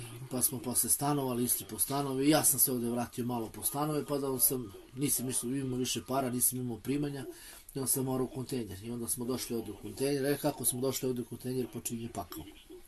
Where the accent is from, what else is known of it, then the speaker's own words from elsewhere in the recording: Lipljan, Kosovo; Rođen sam u Starogradsku, opština Lipljan. Tamo je bilo sve super, detinjstvo, majka, baba.